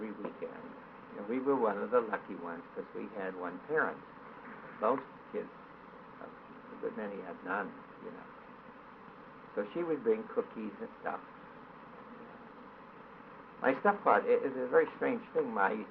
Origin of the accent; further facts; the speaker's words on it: Tuckahoe, New York, United States; I was born in New York City, but at the age of about, my father died when I was about 1-2 years old